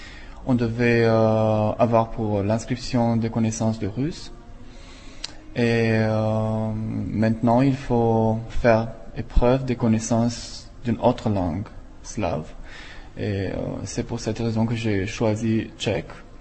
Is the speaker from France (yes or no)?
no; Romania; French is a second language; now in Germany; Je viens de Roumanie. J'ai déjà étudié là-bas, français, russe, littérature et langue.